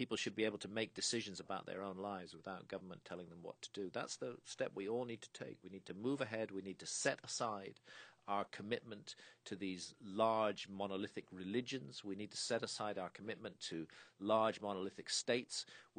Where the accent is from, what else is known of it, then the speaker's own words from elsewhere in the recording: United Kingdom; I come here as a foreigner. I'm British. I come to America often. I have family here in America.